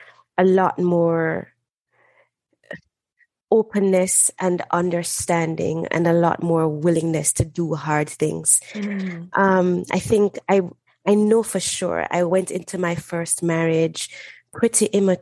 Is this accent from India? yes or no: no; Jamaica; now in United States; I'm from Jamaica.